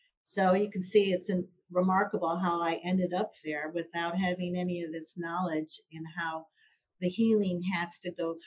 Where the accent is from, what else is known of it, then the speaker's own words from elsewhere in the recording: United States; born there; English is a second language; Well, I was born in the States, so but I didn't speak English till I was seven.